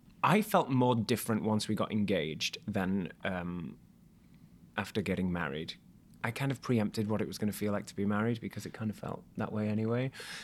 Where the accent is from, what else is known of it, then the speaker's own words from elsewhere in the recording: United Kingdom; now in United States; telling people how I'm British and why I came here, right, apart from when I'm doing a podcast, of course. and so I'll just go around with American dialect sometimes